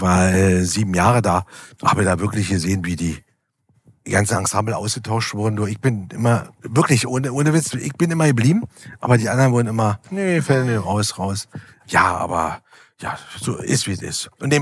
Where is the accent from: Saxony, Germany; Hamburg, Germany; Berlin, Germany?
Berlin, Germany; Als Berliner war kein Problem.